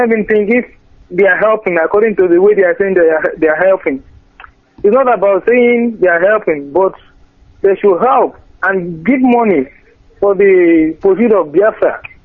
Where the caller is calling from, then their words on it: Cameroon; Yeah, good evening, my director. I'm calling from Cameroon.